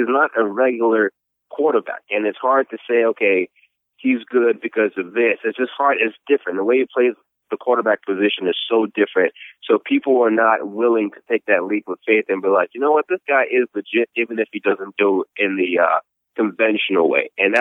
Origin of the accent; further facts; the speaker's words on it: Atlanta, Georgia, United States; I mean, I'm from Atlanta. I don't see myself as a Falcons fan.